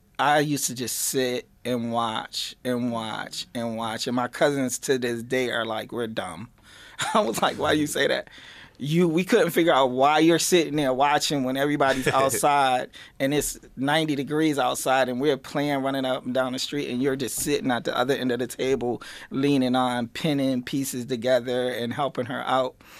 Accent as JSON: {"language": "English", "town": "Baltimore", "region": "Maryland", "country": "United States", "lives_now": "Rochester, United States", "said": "Yes, I am from Baltimore, Maryland."}